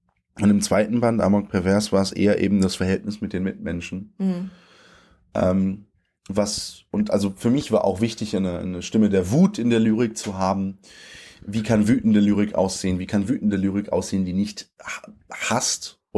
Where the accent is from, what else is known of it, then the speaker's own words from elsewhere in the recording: Germany; born there; Ich bin in Deutschland geboren, von polnischen Eltern mit polnischen Papieren. Ich habe seit ich 27 bin deutsche Papiere, also seit einem Jahr jetzt, eineinhalb fast. Bin zweisprachig aufgewachsen.